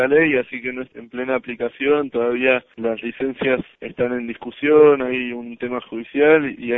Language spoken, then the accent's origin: Spanish; Buenos Aires, Argentina; Soy de Buenos Aires, Argentina.